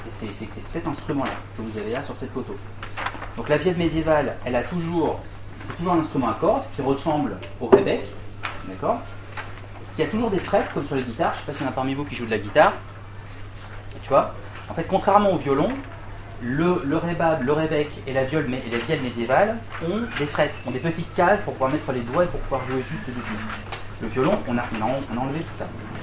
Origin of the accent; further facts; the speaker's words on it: France; c'est pas parce que je suis français que je dis ça